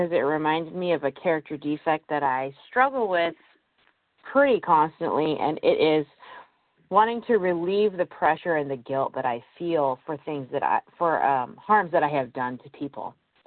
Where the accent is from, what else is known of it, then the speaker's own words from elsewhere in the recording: Idaho, United States; I'm from Idaho.